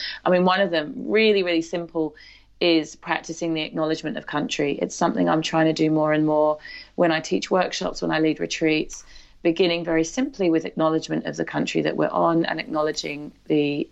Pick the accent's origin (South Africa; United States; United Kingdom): United Kingdom; England; now in Australia; I mean, I grew up in the English countryside, and I love the English countryside deeply. But I've started to really fall in love with the Australian flora and fauna